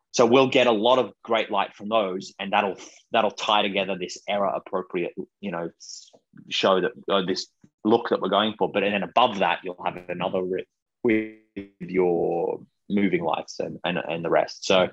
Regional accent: Australia; the funny thing is I'm Australian, but I haven't seen the original Australian production.

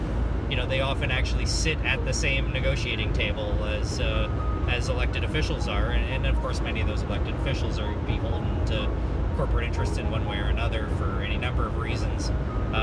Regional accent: Canada; But it's worth noting as a Canadian

